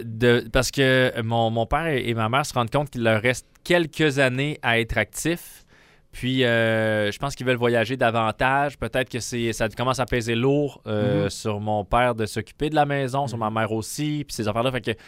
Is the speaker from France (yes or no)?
no; Saint-Augustin, Quebec, Canada; où j'ai grandi à Saint-Augustin, un de mes grands ports d'attache de cette ville.